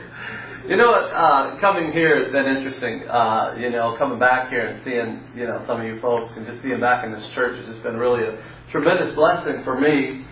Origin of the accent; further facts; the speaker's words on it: Florida, United States; also born or lived in Colorado; And then, I'm from Florida. I'm a sixth-generation Floridian. It's in my blood. I got sand between my toes, And my heart's always been there.